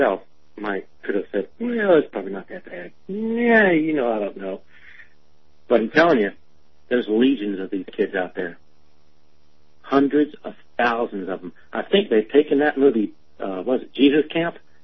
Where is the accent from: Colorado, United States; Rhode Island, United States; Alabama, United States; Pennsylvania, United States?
Alabama, United States; I grew up in Alabama stand, and in fifth grade I had a black friend